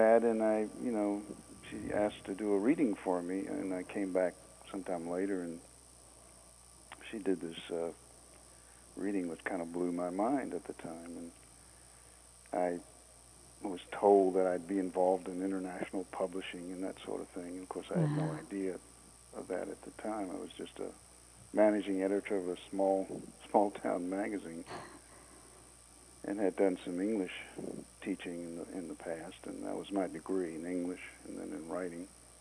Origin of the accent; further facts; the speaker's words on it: Portsmouth, Virginia, United States; And then I went to work for a city magazine in Norfolk, Virginia, which is near where I grew up in Portsmouth.